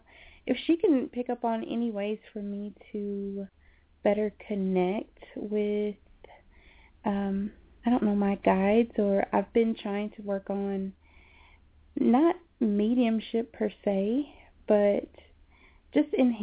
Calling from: Tennessee, United States; I'm calling from Tennessee.

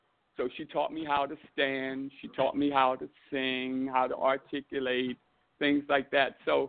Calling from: Wilmington, Delaware, United States; I am calling from Wilmington, Delaware.

